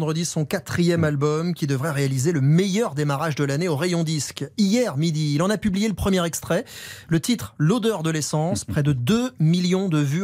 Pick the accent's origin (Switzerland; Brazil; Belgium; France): France